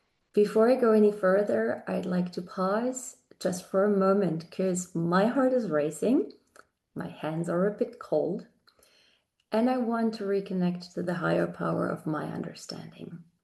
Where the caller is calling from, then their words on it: Germany; I'm speaking today from Germany.